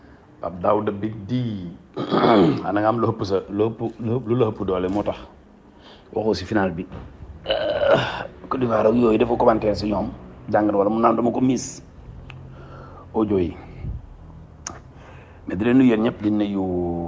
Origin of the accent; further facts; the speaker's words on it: Senegal; moi, en tant que Sénégalais